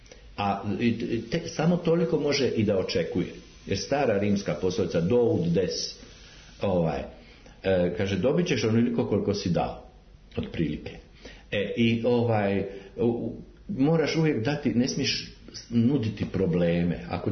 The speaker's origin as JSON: {"language": "Serbian", "region": "Belgrade", "country": "Serbia", "tie": "born or raised there", "said": "A onda kao rođeni Beograđanin moraš uvijek nastojati, kako bi rekao, da pozitivno reprezentiraš svoj grad"}